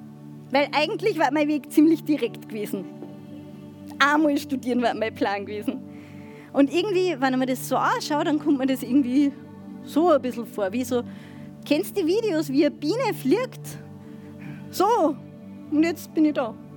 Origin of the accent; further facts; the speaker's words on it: Bavaria, Germany; ich komme, für alle, die es nicht wissen, ich komme aus Bayern.